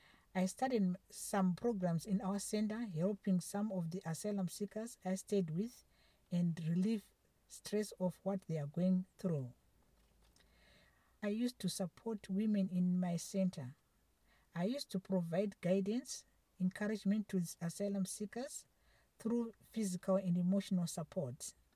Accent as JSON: {"language": "English", "country": "Zimbabwe", "moved": "yes", "lives_now": "Ireland", "said": "I came from Zimbabwe to seek asylum here in Ireland because my life was in danger due to political situations in Zimbabwe."}